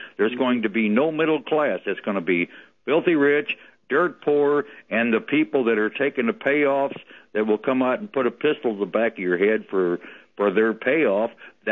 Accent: Missouri, United States; moved away as an adult; now in Texas, United States; I'm originally from Missouri. I retired and moved to Texas.

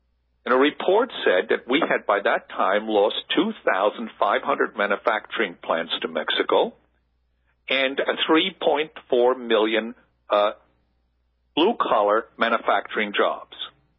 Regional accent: Switzerland; I'm from Switzerland, so I have very close ties and many friends in Switzerland

